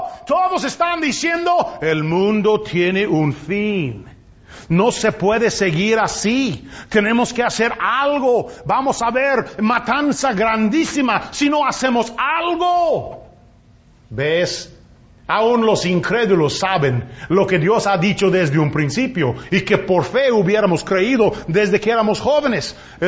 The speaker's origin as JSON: {"language": "Spanish", "region": "Texas", "country": "United States", "tie": "born or raised there", "said": "Yo me acuerdo cuando nosotros estábamos creciendo aquí en Texas"}